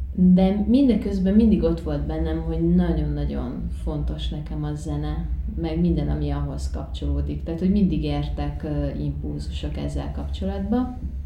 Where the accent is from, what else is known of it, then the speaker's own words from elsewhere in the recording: Debrecen, Hajdú-Bihar, Hungary; moved away as an adult; now in Budapest, Hungary; debreceni vagyok eredetileg, és akkor elkerültem onnan 19 éves koromban. És hát itt ide jártam Budapestre egyetemre, szociológia szakra.